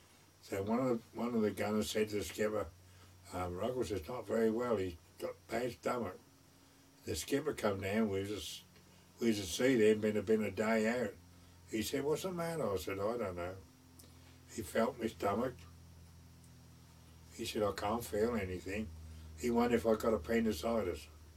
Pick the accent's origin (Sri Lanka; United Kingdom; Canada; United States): United Kingdom; East of England; I said, well, he recognised my voice, where I come from. I said, he told me I come from North Essex.